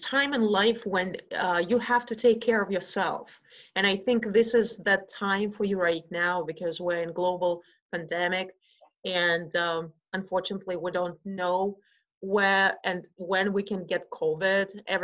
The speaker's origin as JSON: {"language": "English", "region": "Siberia", "country": "Russia", "said": "because I am coming from Siberia, which is also a very severe climate. We have 9 months of extreme cold"}